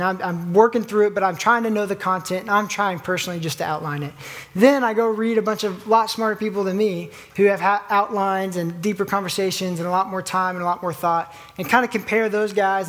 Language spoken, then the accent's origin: English; Oklahoma, United States; But wrestling, I grew up in Oklahoma, that's our sport.